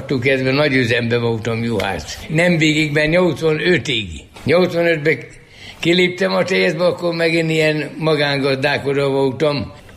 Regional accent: Balmazújváros, Hajdú-Bihar, Hungary; tanyán laktunk, tanyán születtem, ott is nőttem fel. Kisszeg úgy hívják, Balmazújváros határa, meg Darassa, két helyen laktunk.

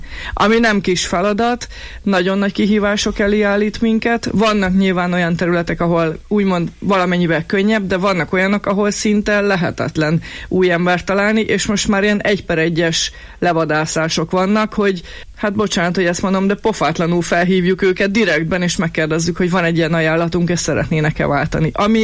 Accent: Miskolc, Borsod-Abaúj-Zemplén, Hungary; miskolciként, borsodiként nagyon jól ismerjük a térségnek a munkaerőpiacát, hiszen itt nőttünk fel, itt végeztük az egyetemeinket, itt vannak a rokonaink, barátaink, ismerősöink, és itt dolgoztunk ebben a régióban

